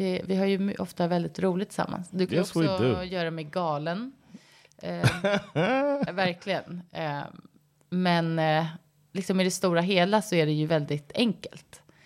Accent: Stockholm, Stockholm County, Sweden; jag kommer från Stockholm. Jag är uppvuxen här. Har ju bott hela mitt liv nästan i samma område, förutom då de 6 åren som jag bodde i USA med dig.

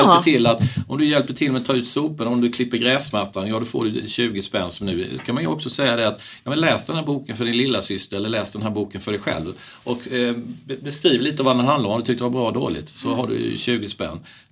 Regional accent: Värnamo, Jönköping County, Sweden; mina kompisar hemma i Värnamo, småländska Värnamo

